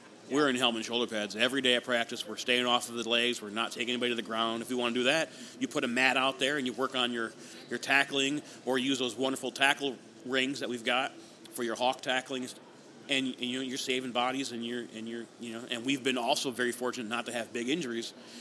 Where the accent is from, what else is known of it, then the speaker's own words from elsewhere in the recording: Michigan, United States; I grew up in Southeast Michigan, and we played teams that they wouldn't throw the ball at all the whole game.